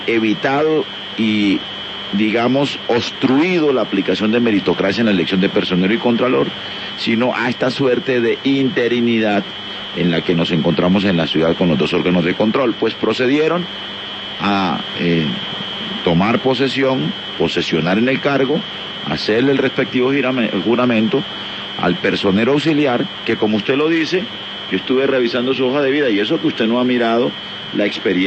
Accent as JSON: {"language": "Spanish", "town": "Ocaña", "region": "Cesar", "country": "Colombia", "said": "Soy del departamento del Cesar, en límites con la provincia de Ocaña."}